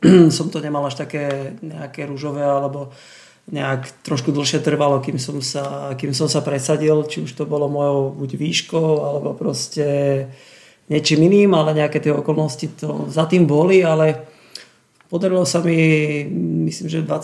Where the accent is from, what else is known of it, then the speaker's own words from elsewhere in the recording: Lipany, Prešov Region, Slovakia; pochádzam z východného Slovenska. Narodil som sa v Prešove, ale to detstvo som prežil v Lipanoch, v meste, v futbalovom meste